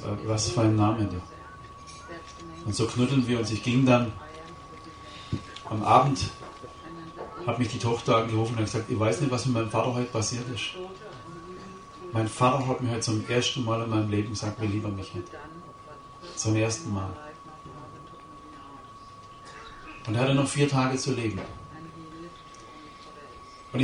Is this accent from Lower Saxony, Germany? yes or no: no; Schlossburg, Baden-Württemberg, Germany; Ich komme aus Schlossburg. Das ärmste Dorf Württembergs. Aufgewachsen wie in einer Höhle.